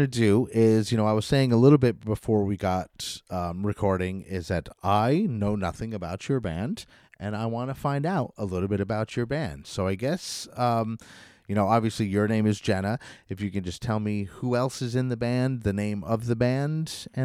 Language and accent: English; Albany, New York, United States; because again, I'm from the Albany, New York area